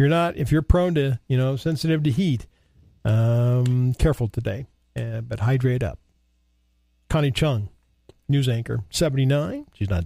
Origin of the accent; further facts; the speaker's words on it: Montana, United States; And because I grew up on the Yellowstone River and in Montana.